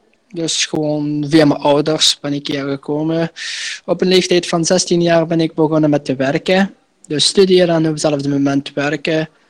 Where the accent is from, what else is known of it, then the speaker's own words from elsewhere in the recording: Morocco; Dutch is a second language; now in Belgium; Afkomstig. Een mooi land. Een prachtige, heerlijke land. Dat is van Marokko.